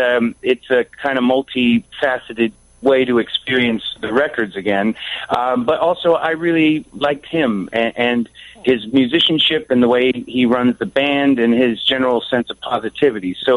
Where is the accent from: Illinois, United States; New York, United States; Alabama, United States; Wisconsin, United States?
Illinois, United States; Wheaton; I grew up in Wheaton.